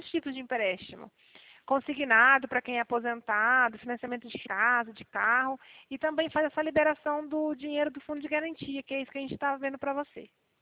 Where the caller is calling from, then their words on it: Paraná, Brazil; Eu falo do Paraná, mas eu consigo resolver para você mesmo à distância, tá?